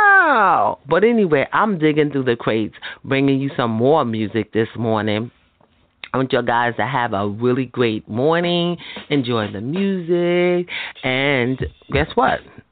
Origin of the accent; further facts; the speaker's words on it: Bronx, New York, United States; because we are originally from the Bronx. Hey, and we're based in the Bronx.